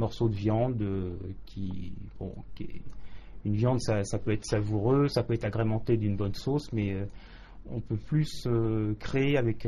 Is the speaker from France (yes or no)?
yes; Nantes, Pays de la Loire, France; born there; Je suis né à Nantes, exactement.